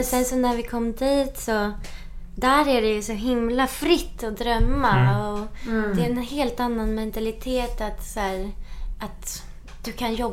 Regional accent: Sweden; som svensk har man ju ändå lite av det här.

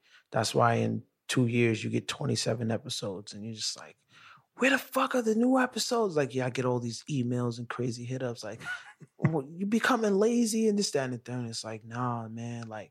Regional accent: Brooklyn, New York, United States; Remember, I'm from Brooklyn.

